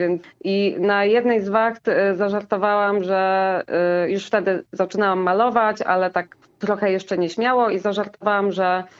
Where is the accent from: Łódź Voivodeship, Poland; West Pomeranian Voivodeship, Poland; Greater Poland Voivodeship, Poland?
West Pomeranian Voivodeship, Poland; Świnoujście; Ponieważ pochodzę ze Świnoujścia